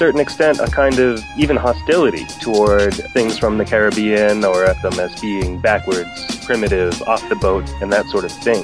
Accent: Cambridge, Massachusetts, United States; I'm a musicologist from Cambridge, Massachusetts.

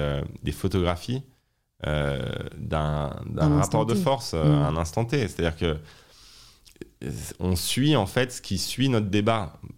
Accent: France; mais aussi en tant que française qui a vu son pays abandonner ses capacités industrielles

